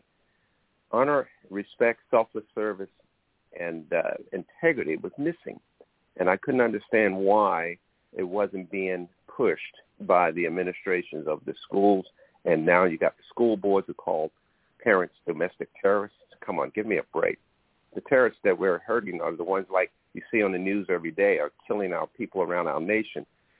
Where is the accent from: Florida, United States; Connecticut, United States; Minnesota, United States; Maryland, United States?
Maryland, United States; Baltimore; I grew up originally in Baltimore, Maryland